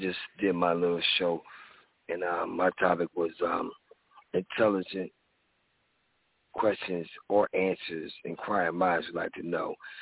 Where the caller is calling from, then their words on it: Philadelphia, Pennsylvania, United States; calling from Philly.